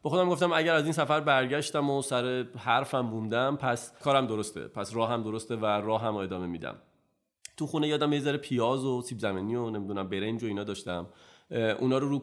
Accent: Iran; تصمیم گرفتم بهشون نگم که من ایرانیم

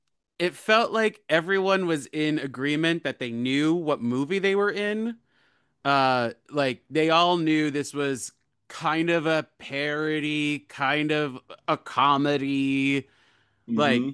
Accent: Selden, New York, United States; I was gonna say I grew up on Long Island, but I grew up more in Suffolk County, in Selden area

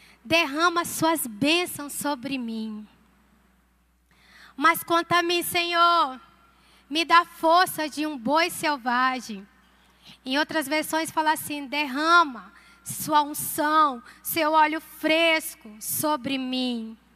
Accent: Amazonas, Brazil; moved away as an adult; eu sou amazonense, então com 18 anos, vou contar rapidinho. Com 18 anos, eu fui para Campo Grande fazer faculdade

